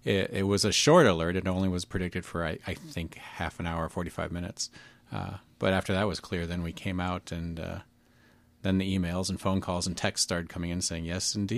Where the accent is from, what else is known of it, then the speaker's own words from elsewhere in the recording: Midwest, United States; Because I grew up in the Midwest, and that's where tornadoes normally are, and for the most part, not in a coastal ocean community on the Oregon coast.